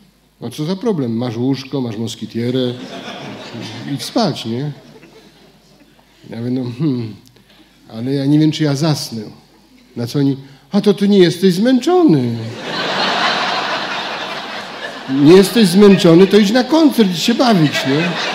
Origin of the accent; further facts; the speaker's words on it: Greater Poland Voivodeship, Poland; Jestem prostym chłopakiem z Wielkopolski. Zwyczajnym, prostym księdzem